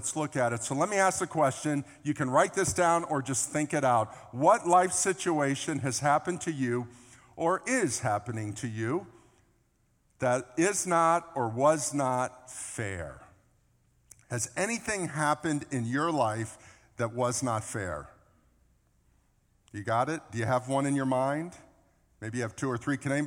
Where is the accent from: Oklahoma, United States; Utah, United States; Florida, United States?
Florida, United States; Boca Raton; It was unfair that I grew up in Boca Raton.